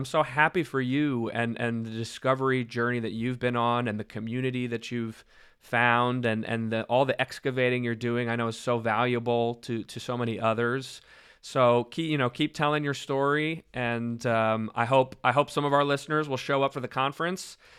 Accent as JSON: {"language": "English", "town": "Los Angeles", "region": "California", "country": "United States", "tie": "born or raised there", "said": "In Los Angeles, my hometown."}